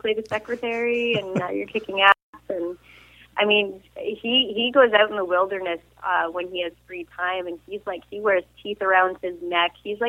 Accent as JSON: {"language": "English", "town": "Toronto", "region": "Ontario", "country": "Canada", "tie": "born or raised there", "said": "I was, yes, in Canada."}